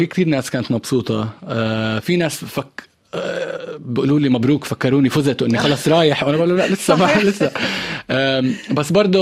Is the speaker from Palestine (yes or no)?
yes; Palestine; وكوني بس أحكي إني فلسطيني عطول دائما رح يكون في ردود فعل